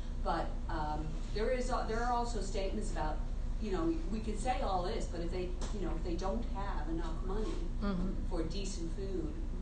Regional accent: St. John's, Newfoundland and Labrador, Canada; a child welfare association in my hometown, St. John's

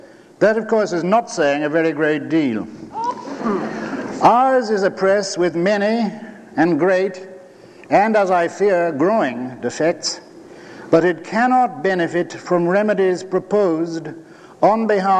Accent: Dublin, Leinster, Ireland; I come from Dublin, and I must say, you couldn't get an audience this size in a lecture hall in Dublin on a Saturday night.

